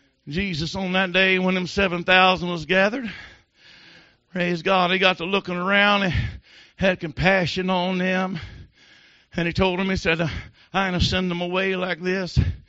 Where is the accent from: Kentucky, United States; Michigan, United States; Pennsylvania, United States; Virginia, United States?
Virginia, United States; You can probably tell, but no, I'm not from New Jersey. I'm from southern western Virginia.